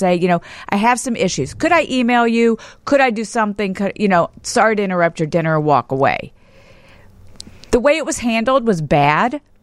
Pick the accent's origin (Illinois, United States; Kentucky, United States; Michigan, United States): Kentucky, United States; Louisville; In my hometown.